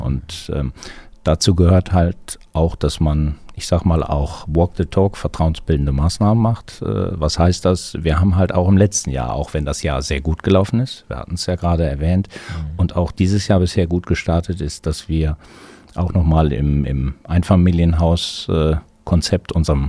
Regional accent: Münster, North Rhine-Westphalia, Germany; born there; kommen ja gebürtig aus Münster, wir sind ja mit der Familie in Düsseldorf.

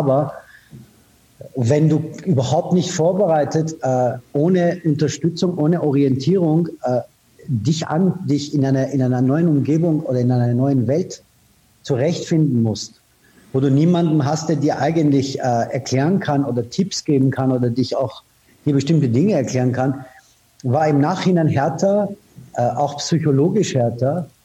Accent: Iran; moved away; ich bin im Iran geboren, hatte eigentlich eine sehr, sehr schöne Kindheit

